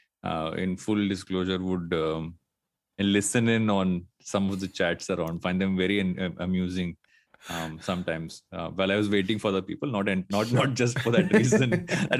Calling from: Mumbai, Maharashtra, India

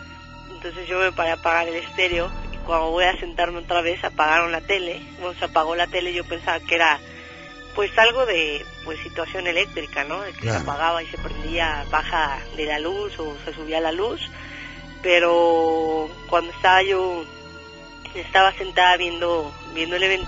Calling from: Mexico City, Mexico; De aquí, del Distrito Federal.

